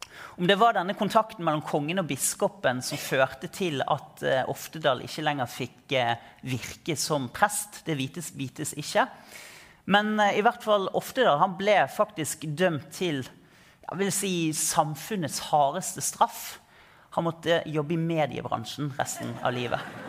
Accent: Bergen, Vestland, Norway; Som bergenser så mener jeg at den første politiske skandalen var at man flyttet hovedstaden fra Bjørgvin til Kristiania.

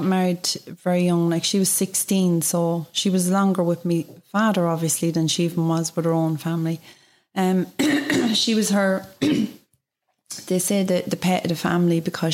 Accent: Longford, Leinster, Ireland; And growing up in Longford

